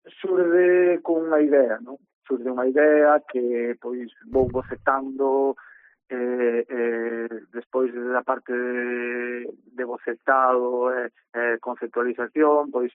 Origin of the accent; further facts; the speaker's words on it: Ribeira, Galicia, Spain; Na miña terra, en Ribeira.